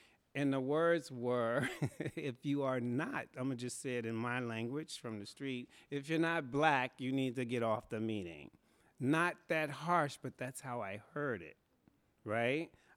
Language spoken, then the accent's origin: English; Chicago, Illinois, United States; This is the Beacon Group, and I am from Chicago.